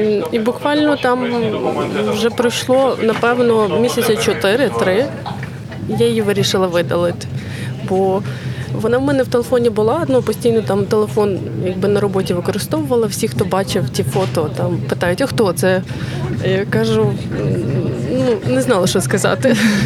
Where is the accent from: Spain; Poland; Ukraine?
Ukraine; Kamianets-Podilskyi, Khmelnytskyi Oblast; Він написав, що він з Миколаєва, а я з Кам'янця-Подільського.